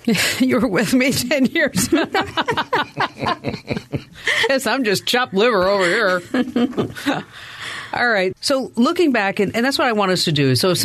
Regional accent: New Jersey, United States; I grew up in New Jersey where you went to the basement

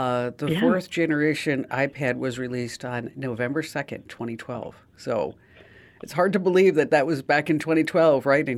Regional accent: New Jersey, United States; See, I'm from New Jersey, so I say dwa.

